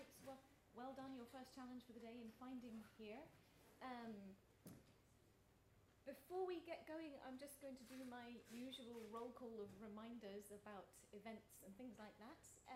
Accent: St Andrews, Scotland, United Kingdom; Well, I'm obviously from St Andrews, so

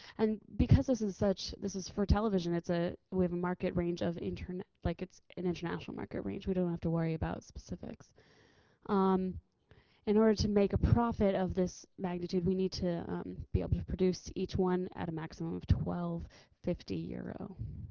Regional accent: California, United States; Okay, I'm … I'm project manager from California.

